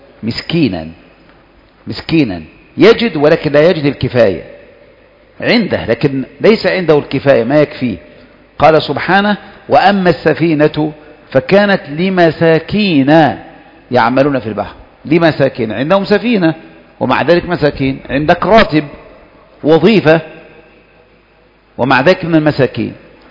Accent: Egypt; now in Saudi Arabia; يعني مثلا إحنا عندنا في مصر ما تقول والله أنا سأشتري له سيارة وكذا،

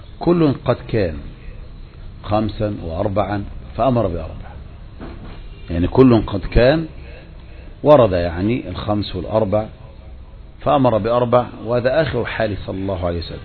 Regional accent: Egypt; عندنا في مصر لا عندنا الدعاء

